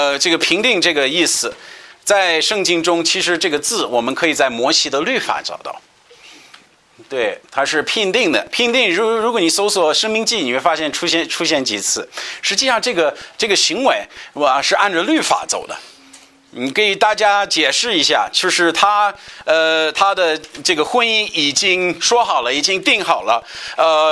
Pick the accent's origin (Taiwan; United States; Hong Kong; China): United States; Chinese is a second language; 经常像我们外国人听到的借口是，在你们美国人大家都是信主，所以你们信仰很简单。我说你肯定是没去过美国这样说的。